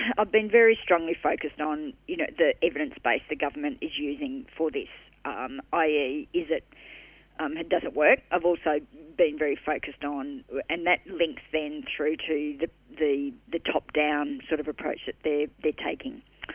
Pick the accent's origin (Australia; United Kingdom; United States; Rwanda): Australia; Western Australia; also the in the Kalgoorlie area in my home state.